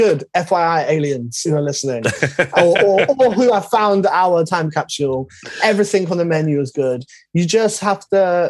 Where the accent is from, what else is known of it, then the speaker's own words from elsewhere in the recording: Shepherd's Bush, London, United Kingdom; when we grew up in Shepherd's Bush, it wasn't, you know, my family have been here 30 plus years.